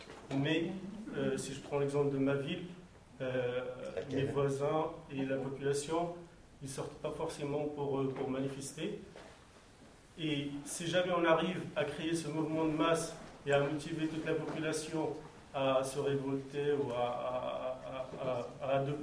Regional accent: Morocco; je me présente d'abord, donc je suis marocain

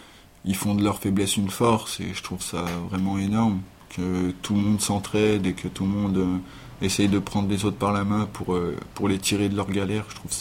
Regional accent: Saint-Laurent-du-Pont, Auvergne-Rhône-Alpes, France; also born or lived in Voiron / Beaurepaire / Saint-Égrève; je suis né à Voiron, j'ai grandi à Saint-Laurent-du-Pont, un petit village, jusqu'à 12 ans. Après, j'ai fait du foyer. Donc j'ai fait 4-5 ans à Beaurepaire, c'est dans le Nord-Isère. Après j'ai fait 2 ans quasiment à Saint-Égrève.

